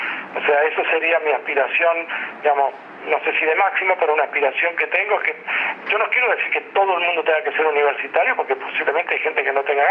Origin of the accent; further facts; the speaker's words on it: Argentina; ese es mi compromiso con la educación en la Argentina, en mi país, ¿no?